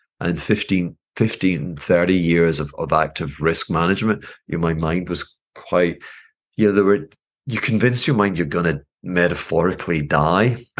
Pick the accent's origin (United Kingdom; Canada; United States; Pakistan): United Kingdom; Glasgow, Scotland; But I was born in Glasgow. I was born under very, very modest circumstances, lived in a, if you will, the Americans would call it a project. It was violent. Our family were kind of not accepted.